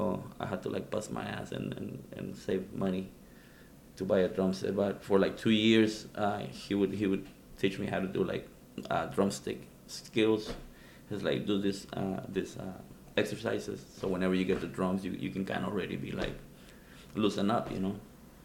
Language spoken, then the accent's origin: English; Reynosa, Tamaulipas, Mexico; also born or lived in Pharr, United States; Well, we used to live in Reynosa. I was born in Far Texas. It's a border town from Reynosa. So we used to live in Reynosa, and I guess my mom just came over here and gave birth to me.